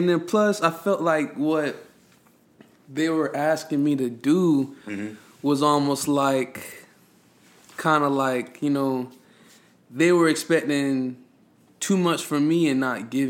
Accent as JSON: {"language": "English", "region": "Florida", "country": "United States", "said": "I'm coming here from Broward County."}